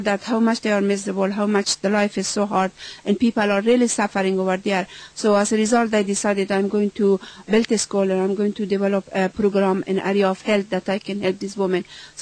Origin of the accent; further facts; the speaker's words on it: Afghanistan; You know, when I grew up in Afghanistan as a child